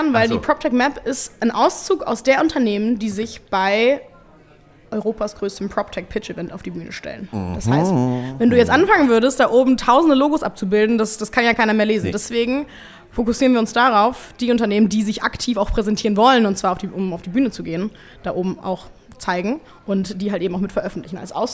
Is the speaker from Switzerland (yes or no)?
no; Ireland; Ah, ich komme aus Irland, genau.